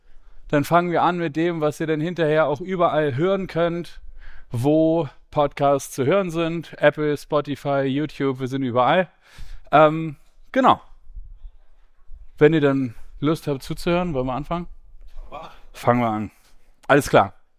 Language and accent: German; Hamburg, Germany; weil ich komme aus Hamburg und Michael aus Leverkusen.